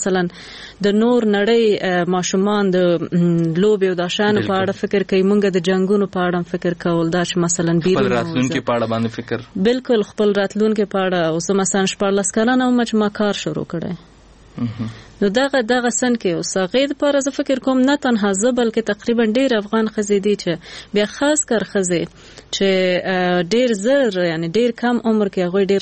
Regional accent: Nangarhar, Afghanistan; مونږ خو د جلال آباد یو کلی نه یو

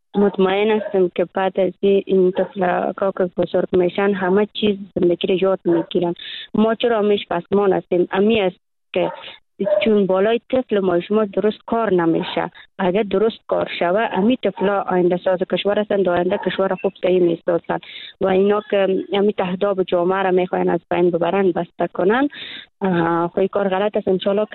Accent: Afghanistan; چون ما دختران افغان هستیم به تحصیل علاقه داریم

